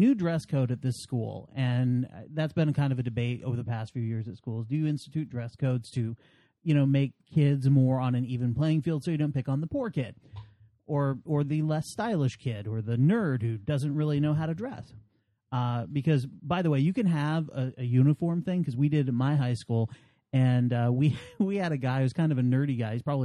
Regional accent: Vermont, United States; I grew up in Vermont where it's 99% white.

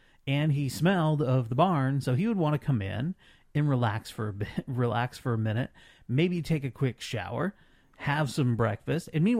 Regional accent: Vermont, United States; Growing up, I grew up in Vermont, but I also grew up Catholic. So going to midnight mass was a big thing. And my parents very rarely did that because we grew up on a farm

